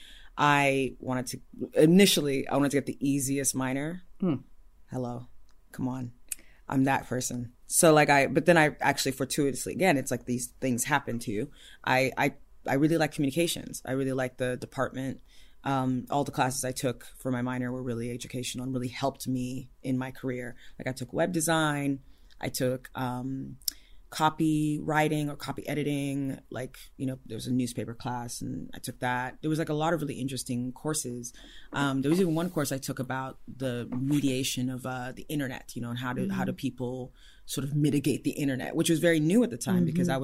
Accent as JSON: {"language": "English", "town": "Ife", "region": "Osun", "country": "Nigeria", "tie": "born there", "said": "I was born in Ife, Nigeria. My parents went to, or they met in the university there. So there's no familial ties to Ife. My father is from southwest Nigeria"}